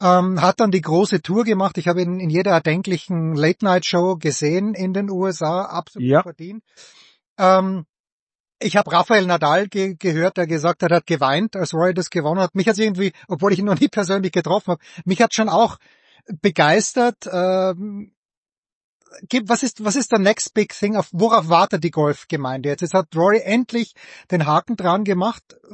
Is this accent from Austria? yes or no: yes; Austria; ich bin Österreicher